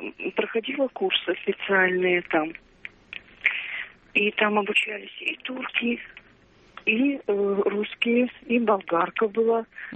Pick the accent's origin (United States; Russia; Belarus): Russia; Yekaterinburg, Sverdlovsk Oblast; я из Екатеринбурга.